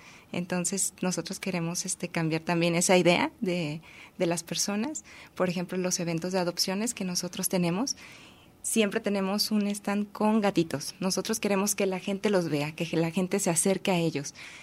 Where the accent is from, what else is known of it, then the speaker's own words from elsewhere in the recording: Magdalena, Jalisco, Mexico; soy de Magdalena, Jalisco, de hecho, soy de un pueblo que se llama Magdalena, Jalisco. Allá crecí, allá me crié